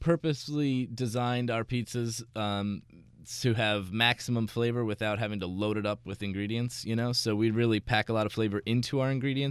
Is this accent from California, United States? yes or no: no; New York City, New York, United States; I mean, I'm a New Yorker